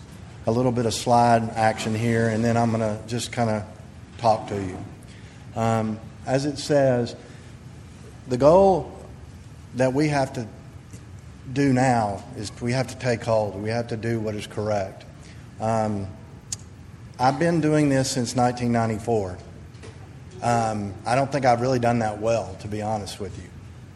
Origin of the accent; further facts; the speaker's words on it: Knoxville, Tennessee, United States; I'm from Knoxville, Tennessee.